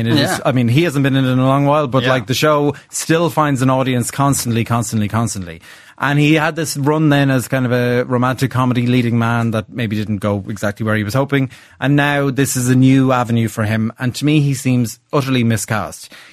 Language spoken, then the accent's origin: English; Ireland; but I self-identify as an Irish middle class person.